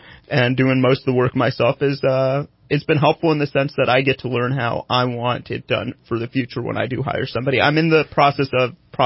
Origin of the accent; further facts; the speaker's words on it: Red Bluff, California, United States; and we were the first East Indian family of ethnicity to move to the Red Bluff area.